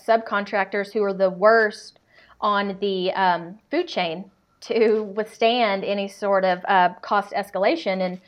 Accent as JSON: {"language": "English", "region": "Arkansas", "country": "United States", "tie": "born or raised there", "lives_now": "Colorado, United States", "said": "So I'm originally from Arkansas. I grew up working on a rice and cattle farm with my father."}